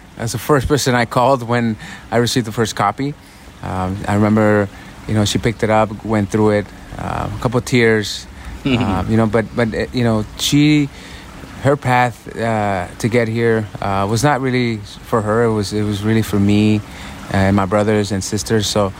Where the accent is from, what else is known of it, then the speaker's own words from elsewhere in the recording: Napa, California, United States; a little bit of what I went through growing up in Napa